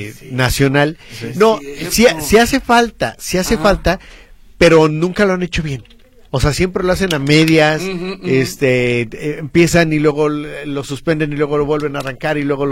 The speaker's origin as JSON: {"language": "Spanish", "region": "Mexico City", "country": "Mexico", "said": "soy chilango"}